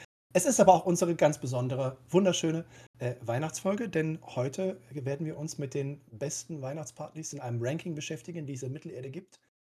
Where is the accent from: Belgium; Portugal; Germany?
Germany; Cologne, North Rhine-Westphalia; born there; Bei mir ist es so, ich bin ja gebürtiger Kölner, ist vielleicht einem schon aufgefallen.